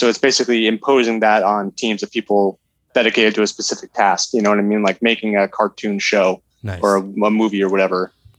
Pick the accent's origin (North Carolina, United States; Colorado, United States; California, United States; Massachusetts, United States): Massachusetts, United States; I mean, I'm from the Massachusetts, so, you know, Boston, you know, wherever